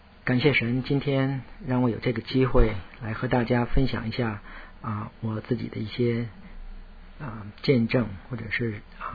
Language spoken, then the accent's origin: Chinese; Tianjin, China; moved away as an adult; now in United States; 我出生在中国大陆天津，中学毕业以后呢，就在天津大学同样一个城市天津大学读书，之后读研究生还有工作也是在这个城市。